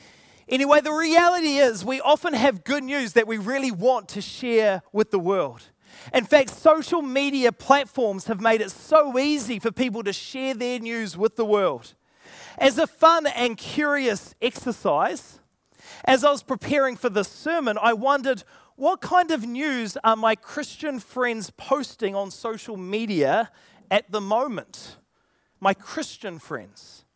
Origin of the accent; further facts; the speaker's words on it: Auckland, New Zealand; I grew up in Auckland